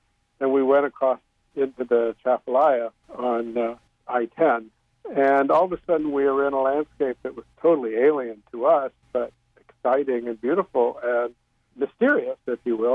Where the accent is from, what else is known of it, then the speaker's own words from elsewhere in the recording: Louisville, Kentucky, United States; also born or lived in Chicago; Of course, I'm from Kentucky, but from Louisville. So I'm basically a city boy and spent my graduate years in Chicago